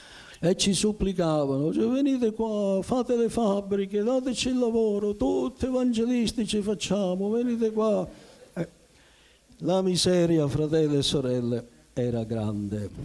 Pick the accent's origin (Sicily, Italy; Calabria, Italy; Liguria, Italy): Sicily, Italy; Barrafranca; la prima sede che io ebbe fu Barrafranca, il mio paese nativo, pensando che lì c'erano i miei parenti, gli amici, i ragazzi con i quali eravamo cresciuti